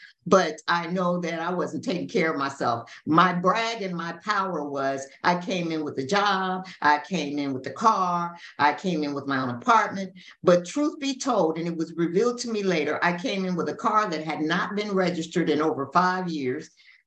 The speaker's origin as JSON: {"language": "English", "town": "Los Angeles", "region": "California", "country": "United States", "tie": "born or raised there", "lives_now": "Atlanta, United States", "said": "I'm broadcasting from Atlanta, Georgia. My original home is Los Angeles, California, where I hit my bottom and I got transformed into a different person."}